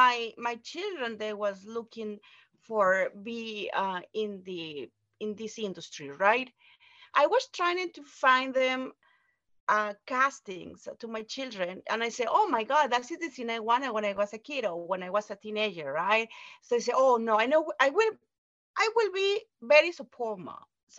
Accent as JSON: {"language": "English", "country": "Mexico", "second_language": "English", "said": "I am from Mexico, so I used to be an architect in there."}